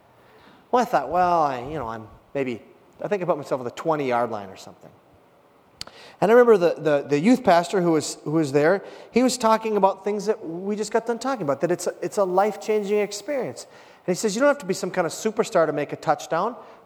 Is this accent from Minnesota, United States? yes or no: yes; Hibbing, Minnesota, United States; One was to escape a relationship that I was in my hometown of Hibbing, Minnesota.